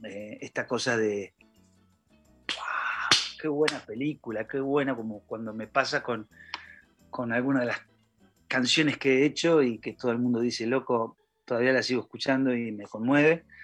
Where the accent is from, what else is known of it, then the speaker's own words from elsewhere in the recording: San Nicolás, Buenos Aires Province, Argentina; moved away as an adult; now in Buenos Aires, Argentina; Soy de San Nicolás, o sea que dejé San Nicolás a los 18 años y me vine acá